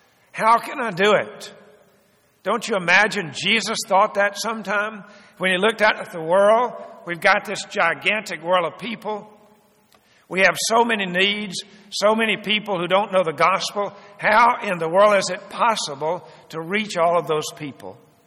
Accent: Georgia, United States; Many of you know that I grew up in South Georgia. Now, you don't see this much in Georgia anymore, but when I was growing up, there were lots and lots of cotton fields.

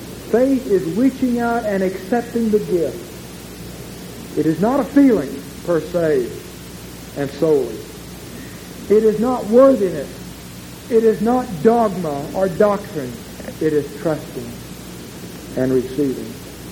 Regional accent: Avon Park, Florida, United States; This little kid was walking down the sidewalk in my hometown, Avon Park, and a man came along carrying the cutest little fluffy white dog

